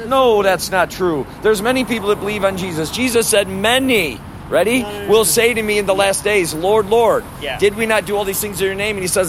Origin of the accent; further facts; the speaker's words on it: Midwest, United States; So, Midwest originally, but I'm a full-time van dweller.